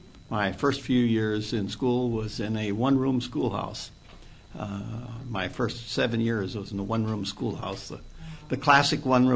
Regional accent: McIntosh, Minnesota, United States; I was born in McIntosh, Minnesota.

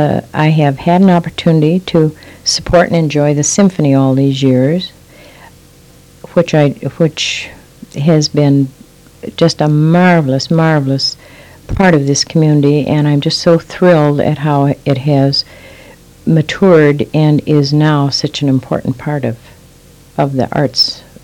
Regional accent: Mitchell, South Dakota, United States; also born or lived in Parkston; I was born in Parkston, South Dakota, and raised in Mitchell, South Dakota

